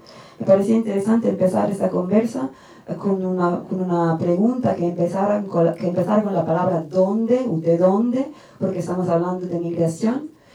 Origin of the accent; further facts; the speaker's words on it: United States; French is a second language; Je suis originaire des États-Unis. Je pense que je peux me définir comme quelqu'un des États-Unis, une personne blanche des États-Unis, aussi issue de la diaspora juive.